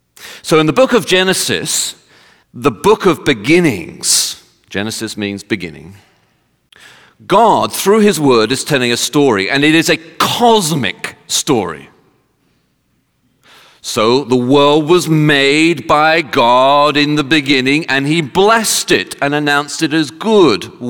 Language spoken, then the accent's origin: English; United Kingdom; because I'm British and I won't